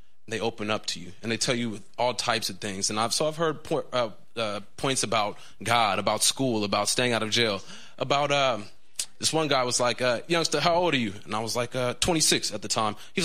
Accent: Oakland, California, United States; When I was a kid growing up in East Oakland, I would go out and do dumb stuff

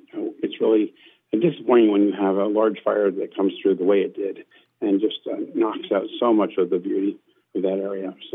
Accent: Washington, District of Columbia, United States; moved away as an adult; I grew up actually on the East Coast in Washington, D.C. I moved to Oregon in 2003.

